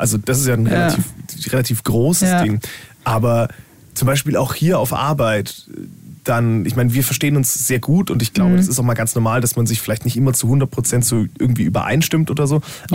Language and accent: German; Rehling, Bavaria, Germany; Sehr, der in Rehling, also in meiner, da wo ich herkomme.